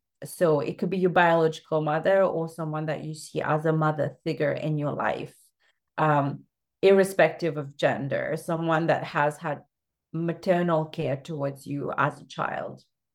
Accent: Mauritius; I am very fortunate to work with a lot of women in my home country, Mauritius, which is an island east of Madagascar, for those that don't know.

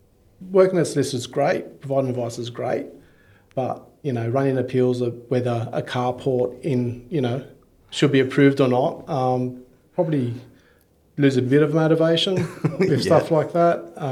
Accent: North Sydney, New South Wales, Australia; so I was from North Sydney.

